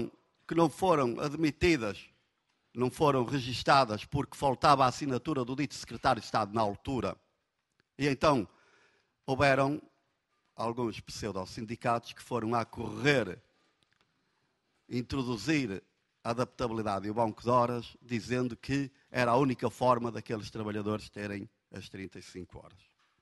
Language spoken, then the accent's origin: Portuguese; Braga, Portugal; e eu sou de Braga, tenho que falar direto